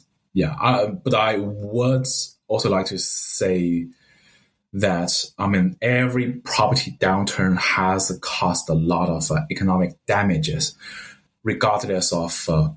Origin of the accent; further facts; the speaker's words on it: Hefei, Anhui, China; English is a second language; some other second-tier cities like my hometown, Hefei in Anhui